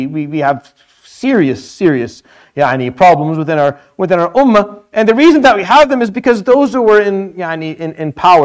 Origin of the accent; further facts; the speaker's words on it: Damascus, Damascus Governorate, Syria; I grew up in the Middle East all my life. I know what I'm talking about. I know what I'm saying. It was just as scarce as it is here. Like I grew up and lived in Damascus.